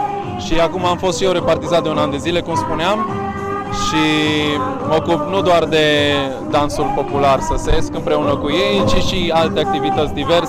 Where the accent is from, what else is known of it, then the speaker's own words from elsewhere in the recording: Sighișoara, Mureș County, Romania; also born or lived in Germany; părinții mei din Sighișoara. Aici au crescut împreună cu familia pe urmă. Și eu m-am născut în Germania, părinții mei stăteau când eu m-am născut acolo, dar pot să zic că și eu mă consider sighișorean, că marea majoritate a vieții mele am locuit aici.